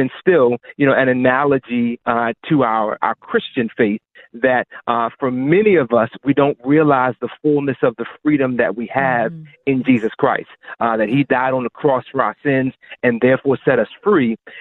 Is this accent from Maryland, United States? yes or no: yes; Baltimore, Maryland, United States; now in Pittsburgh, United States; I'm born and raised in Baltimore. I've been in Pittsburgh for 13 years ago now.